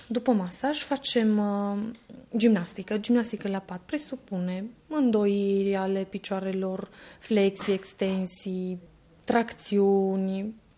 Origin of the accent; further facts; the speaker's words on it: Sibiu County, Romania; Nu sunt din Cluj, sunt din județul Sibiu.